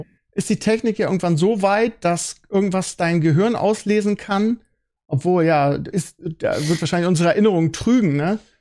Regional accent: Bremen, Germany; Und dann bin ich in Gröpeling groß geworden und dann wollte ich aber auch schnell da raus und habe eigentlich so meine Studienzeit und so im sehr netten und unkomplizierten Findorf verbracht.

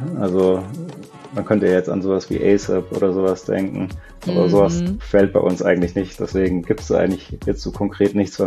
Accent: Lake Constance, Germany; Also ich bin am Bodensee aufgewachsen, habe dort mein Abitur gemacht

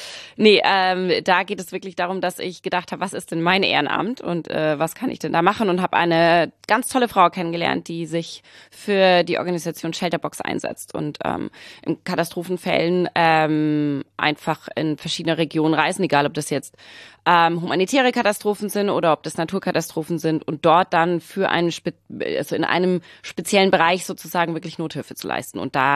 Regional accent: Baden-Württemberg, Germany; moved away as an adult; now in Hamburg, Germany; ich komme aus dem Schwabenländle und bin aber schon einige Jahre irgendwann mal dann nach Hamburg gezogen, auch wegen Studium, auch wegen der Arbeit.

